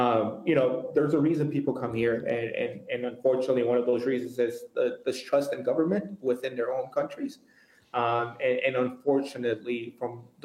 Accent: Aurora, Illinois, United States; now in Wisconsin, United States; so I grew up in Aurora, Illinois, the second largest city of Illinois. I moved out to Wisconsin 5 years ago

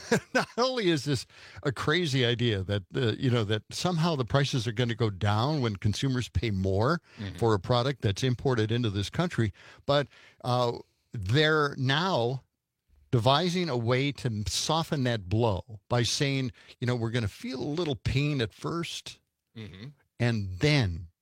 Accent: Milwaukee, Wisconsin, United States; born or raised there

